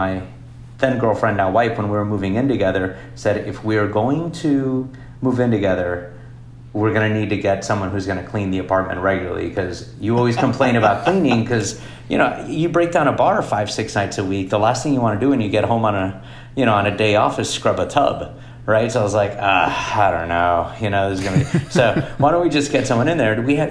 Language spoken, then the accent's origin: English; Miami, Florida, United States; I grew up in Miami. Miami is a super late night town